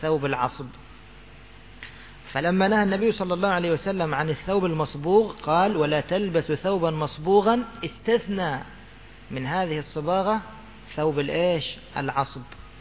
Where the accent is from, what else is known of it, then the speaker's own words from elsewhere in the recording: Egypt; لا، هذه عندنا في مصر هكذا، يصنع من القطن المصري هكذا